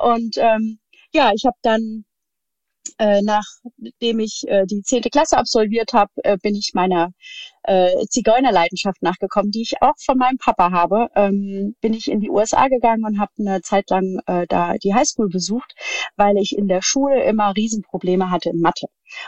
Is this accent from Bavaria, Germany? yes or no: no; Hesse, Germany; Örtlich, ich komme aus dem schönen Hessen und bin in der Nähe von Darmstadt aufgewachsen, wo ich auch tatsächlich jetzt immer noch lebe oder wieder lebe. Und ja, ich bin das dritte Kind einer selbstständigen Familie.